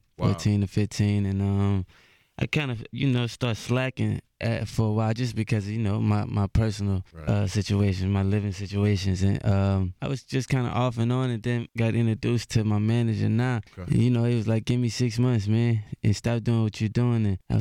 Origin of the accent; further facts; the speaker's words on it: New Orleans, Louisiana, United States; I'm from New Orleans.